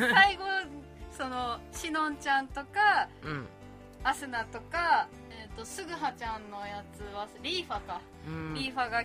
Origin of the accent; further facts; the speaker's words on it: Hokkaido, Japan; この番組はドサンコ AB 型の … と石垣生まれ B 型の白玉さんが